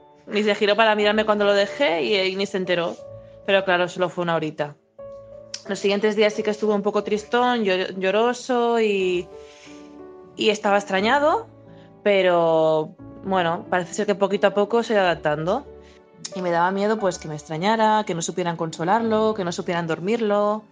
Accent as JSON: {"language": "Spanish", "town": "Mollet", "region": "Catalonia", "country": "Spain", "said": "soy de Mollet, Barcelona."}